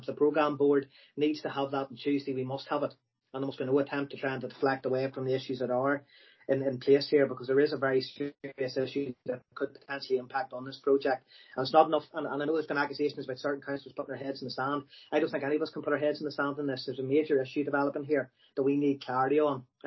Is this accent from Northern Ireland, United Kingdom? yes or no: yes; Newry, Northern Ireland, United Kingdom; You know, I'm someone who was born and raised in Newry, and I want to see the city develop